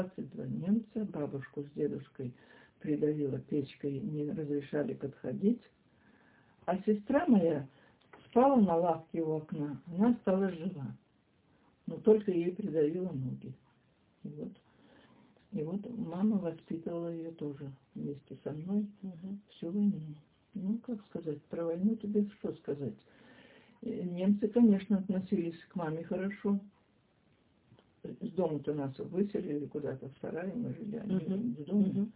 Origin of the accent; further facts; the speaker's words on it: Emok, Russia; born there; Деревня Емок.